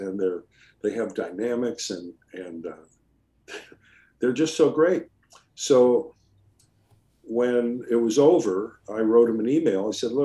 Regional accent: California, United States; Well, of course, I'm Californian.

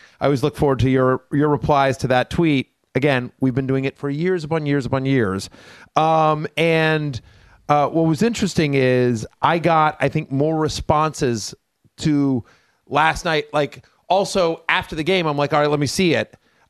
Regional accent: College Station, Texas, United States; I grew up in College Station, Texas. My dad still is a professor there.

